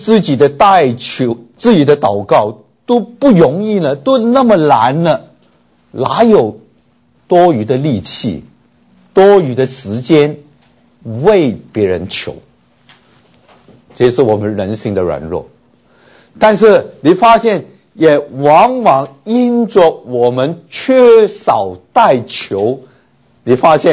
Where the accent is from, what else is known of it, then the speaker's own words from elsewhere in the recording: China; 所以其实我们中国人早就有这种国度的观念